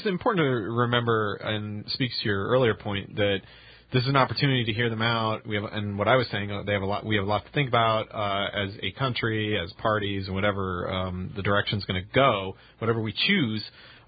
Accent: Washington, United States; as well as a couple other candidates, specifically de Blasio and, of course, Jay Inslee from my home state.

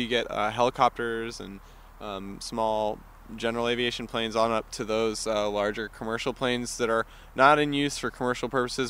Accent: SeaTac, Washington, United States; born or raised there

